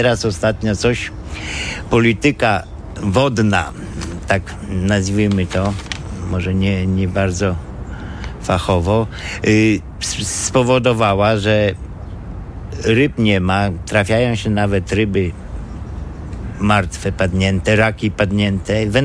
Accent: Warsaw, Masovian Voivodeship, Poland; Ja tam całe życie żyję w tej dzielnicy. Urodziłem się na Gosławku. Całe życie po prawej stronie Grochowskiej nawet, nie tylko po prawej stronie Wisły

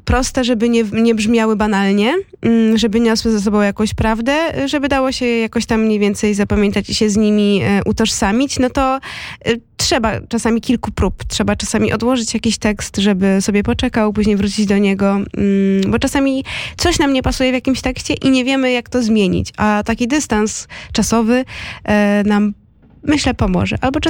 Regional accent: Lublin Voivodeship, Poland; jestem z okolic Lublina, więc tam już po prostu i czuję się prawie jak w domu

